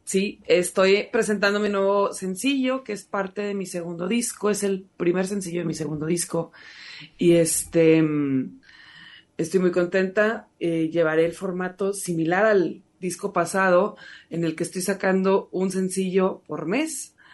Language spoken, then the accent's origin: Spanish; Monterrey, Nuevo León, Mexico; also born or lived in Boston; yo soy de Monterrey, y ya posteriormente me fui a estudiar música a Boston